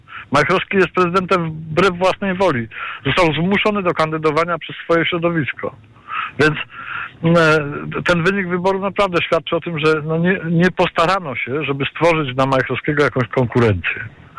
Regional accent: Kraków, Lesser Poland, Poland; ja jestem krakowianinem, więc znam jakby mentalność mieszkańców miasta.

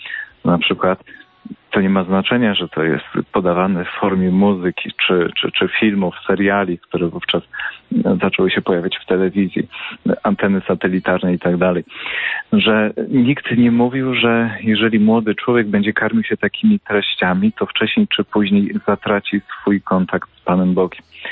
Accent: Krynica-Zdrój, Lesser Poland, Poland; zostało w moich rodzinnych stronach, a więc w okolicy Krynicy Zdroju

